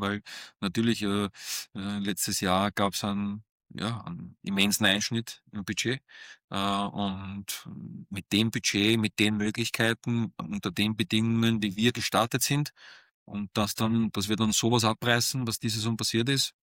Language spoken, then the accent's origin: German; Austria; als Österreicher